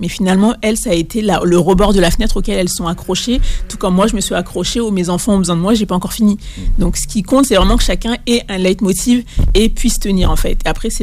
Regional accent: France; also born or lived in Mali; Et j'ai grandi en France.

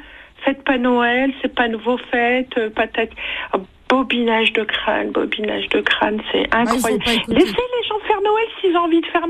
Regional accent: France; Bah je suis française, je vis en France.

